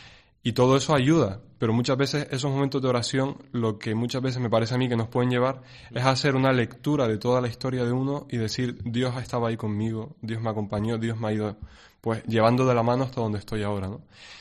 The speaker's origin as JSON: {"language": "Spanish", "town": "Las Palmas", "region": "Canary Islands", "country": "Spain", "said": "yo soy de Las Palmas, del barrio Mesa y López."}